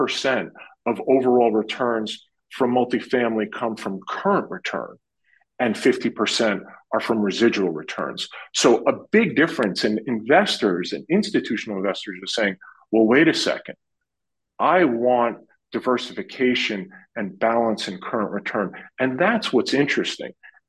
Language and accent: English; East Coast, United States; I come from the East Coast, and historically, the Midwest was called a flyover market.